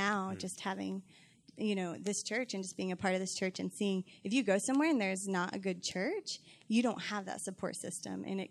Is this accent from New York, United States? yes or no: no; Kentucky, United States; moved away as an adult; now in Los Angeles, United States; I picked where I moved out when I was 19, and I moved out to LA from Kentucky and to pursue a job.